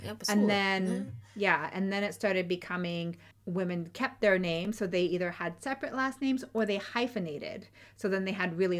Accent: United States; we grew up here in the States.

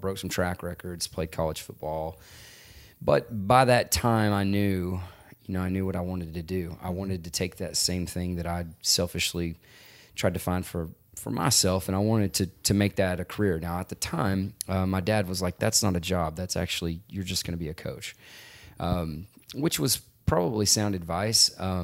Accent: Texas, United States; We moved around a lot, but home base was always East Texas because of my grandmother's ranch.

